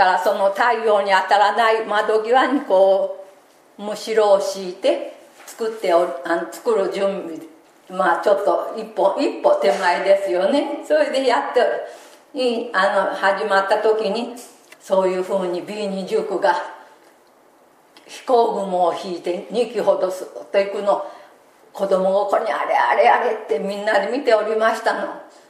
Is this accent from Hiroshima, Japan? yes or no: yes; Hiroshima, Japan; また私は広島出身でございまして、あの昔は国民学校って言っておりました。今は小学校って言ってますが、国民学校の4年生の時に被爆に遭いました